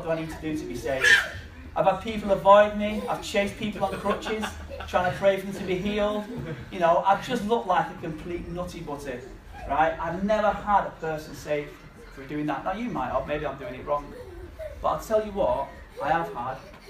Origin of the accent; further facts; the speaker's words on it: Salford, North West England, United Kingdom; And part of that is through growing up in Salford, you just got to look mean or people will bully you.